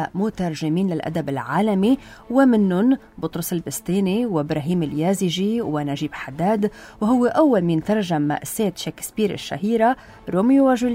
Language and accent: Arabic; Lebanon